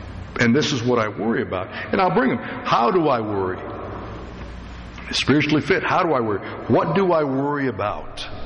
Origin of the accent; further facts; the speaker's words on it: United States; and I'm an American, I'm part of it, right?